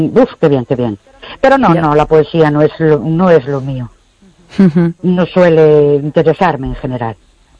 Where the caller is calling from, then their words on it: Ourense, Galicia, Spain; Buenas noches … de Ourense.